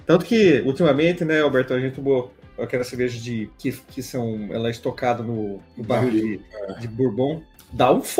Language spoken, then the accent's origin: Portuguese; Cuiabá, Mato Grosso, Brazil; Como eu já falei pra vocês, eu sou de Cuiabá e lá é o calor, né?